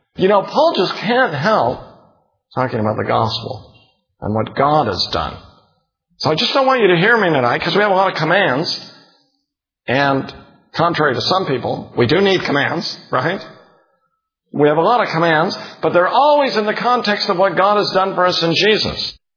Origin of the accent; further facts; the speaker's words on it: United States; It doesn't strike us as Americans as much. You know, I'm half German and I'm half Irish, and a lot of us are like that, kind of mutts, aren't we?